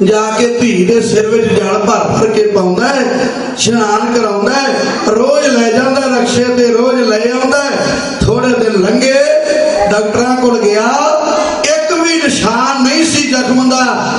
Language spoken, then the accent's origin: Punjabi; Pir Muhammad, Punjab, India; ਤੇ 94 ਤੱਕ ਮੇਰਾ ਪਿੰਡ ਰਸਤੇ ਹੀ ਸੀ ਅੰਮ੍ਰਿਤਸਰ ਦੇ ਪੀਰ ਮੁਹੰਮਦ।